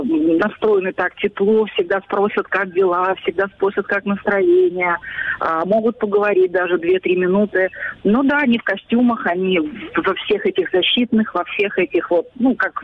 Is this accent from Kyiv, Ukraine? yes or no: no; Crimea, Ukraine; я сама крымчанкой проживаю в Керчи, у меня еще есть в Керчи бабушка